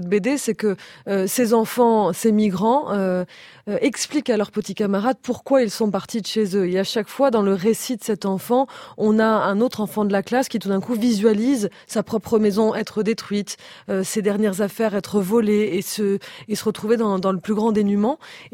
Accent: France; je suis française

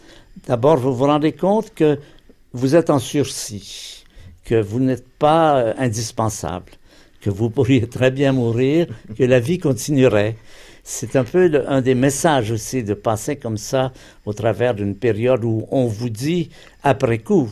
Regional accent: Montreal, Quebec, Canada; born there; Alors, je suis né à Montréal, au Canada, dans une période de très grande crise. C'était dans les années de la Grande Dépression, en 1932.

